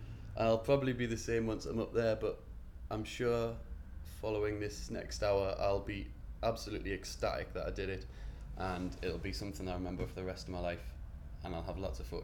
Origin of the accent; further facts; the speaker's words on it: Edinburgh, Scotland, United Kingdom; born there; I'm from Scotland, Edinburgh, and I was born up there. So I've got family up in Edinburgh, through in Glasgow, dotted all over the place. My dad's side of the family are from Oldham in Lancashire.